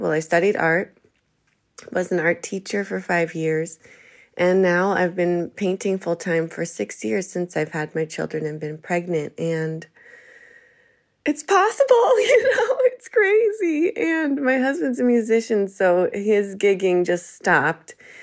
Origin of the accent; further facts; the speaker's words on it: United States; now in Heidelberg, Germany; I'm American, but I'm based in Heidelberg, Germany.